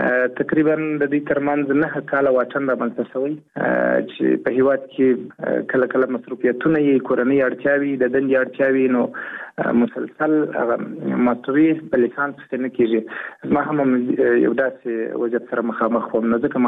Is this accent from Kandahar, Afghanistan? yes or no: no; Nawa, Helmand, Afghanistan; د هلمند ولایت د ناوی ولسوالۍ يم، په هلمند کې زیږیدلی يم او لومړنی زده کړې مې د شوندې د کریم په هلمند کې کړی.